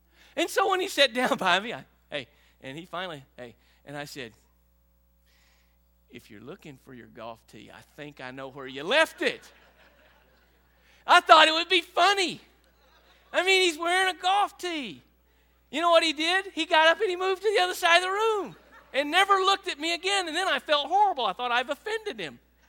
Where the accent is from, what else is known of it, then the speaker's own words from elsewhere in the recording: Rosebud, United States; growing up in Rosebud, when I moved to Oklahoma City area to go to college, the mid-80s